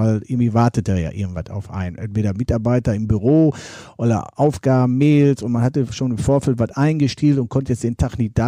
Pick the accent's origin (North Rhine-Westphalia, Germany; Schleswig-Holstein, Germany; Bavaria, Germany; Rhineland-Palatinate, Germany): North Rhine-Westphalia, Germany; Herne; Mein Vater war Bergmann gewesen. Ich komme aus einer Bergbaukolonie aus Wanne-Eickel in Bickern